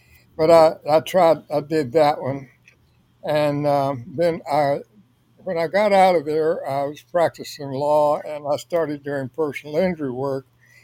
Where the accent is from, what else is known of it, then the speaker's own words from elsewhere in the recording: Louisiana, United States; I'm a country boy. I was raised in Northwest Louisiana near Texas, and I went to school in LSU in Baton Rouge